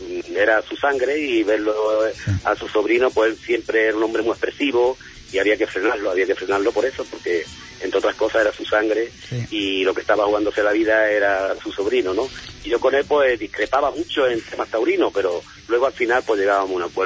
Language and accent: Spanish; Huelva, Andalusia, Spain; para la gente que somos de Huelva.